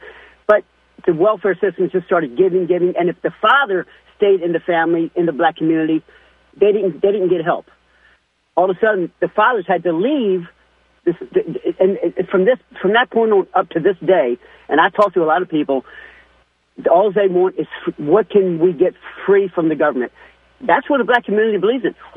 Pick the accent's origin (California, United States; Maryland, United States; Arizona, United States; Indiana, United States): Maryland, United States; Baltimore; I grew up in Baltimore City in Highlandtown, and went to schools that were mixed